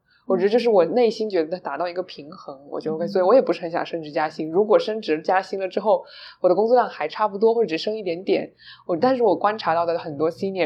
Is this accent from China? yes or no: yes; China; 因为其实我中国人其实作为一个亚文化， 不是这里的主流文化，就是来到东南亚这里了